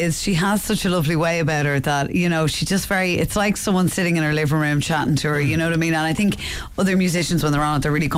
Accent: Ireland; I think as Irish people, we love laughing at something awful.

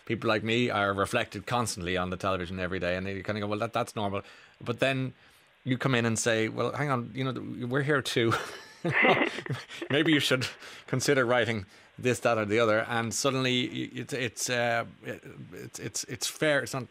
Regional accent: Ireland; I often think say about us as Irish people, we talk a lot, but we say nothing.

